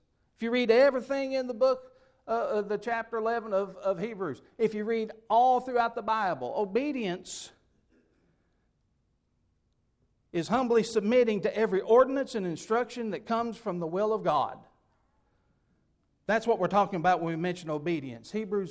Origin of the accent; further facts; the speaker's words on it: Kentucky, United States; I'm from Eastern Kentucky, and we've got our own form of language down there